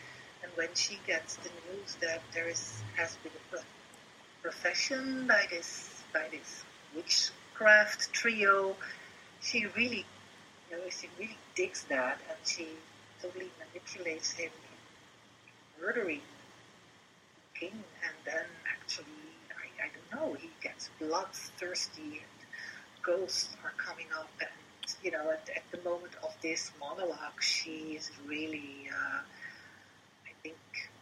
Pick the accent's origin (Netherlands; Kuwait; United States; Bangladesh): Netherlands; accent: Dutch; Well, that's it with my thick Dutch accent.